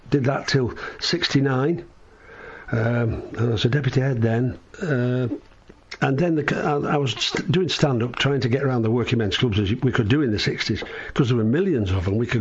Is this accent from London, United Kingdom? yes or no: no; Heswall, North West England, United Kingdom; born there; But actually, I'm almost a Scouser. I'm the wrong side of the river. I was born in Heswall in Cheshire.